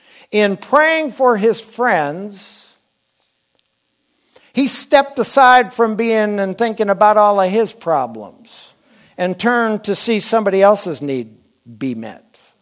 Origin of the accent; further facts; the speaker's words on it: Wisconsin, United States; I'm from Wisconsin, so it's like, man.